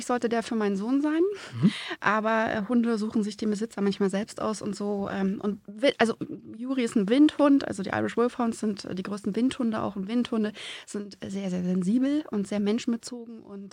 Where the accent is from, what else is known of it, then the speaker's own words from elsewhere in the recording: Brandenburg an der Havel, Brandenburg, Germany; born there; also born or lived in Rügen; Ich bin gebürtige Brandenburgerin. Aha. Also in Brandenburg an der Havel geboren, aber ich komme aus einer Militärfamilie und dementsprechend gab es viel Fluktuation, viele Umzüge, bis man dann 86 dann doch auf der Insel gelandet ist.